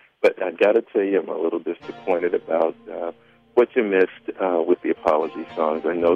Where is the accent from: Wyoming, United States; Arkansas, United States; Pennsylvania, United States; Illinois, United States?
Illinois, United States; Chicago; I'm from Chicago.